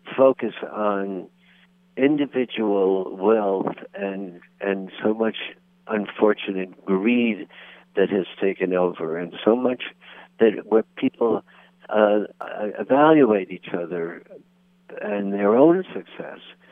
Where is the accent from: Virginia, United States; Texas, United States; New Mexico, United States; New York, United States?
New York, United States; New York City; for me, I grew up in New York City.